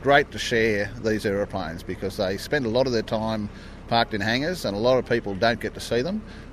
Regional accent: Albury, New South Wales, Australia; I'm from Albury.

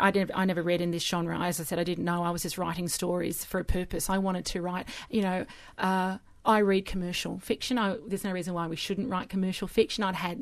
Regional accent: Sydney, New South Wales, Australia; I was born in Sydney, born and bred in Gadigal country. I've lived on Dharawal land out near La Perouse all my life.

